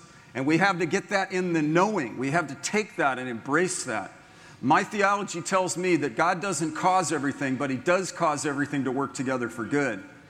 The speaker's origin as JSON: {"language": "English", "town": "San Francisco", "region": "California", "country": "United States", "tie": "born or raised there", "also_born_or_lived": "San Diego", "said": "I was born and raised on the Pacific Ocean, San Francisco, San Diego"}